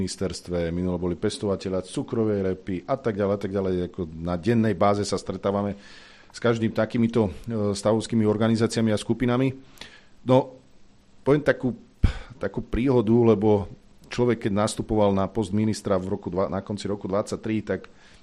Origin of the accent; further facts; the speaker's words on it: Prievidza, Trenčín Region, Slovakia; Však ja som z Prievidze a mali veľkú mliekareň, my sme mali veľký bitúnok, pekareň ešte veľká